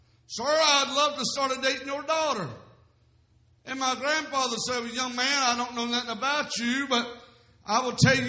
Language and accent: English; Dawsonville, Georgia, United States; I'm from Dawsonville, Georgia. Yes, that's where racing car Bill Elliott is from.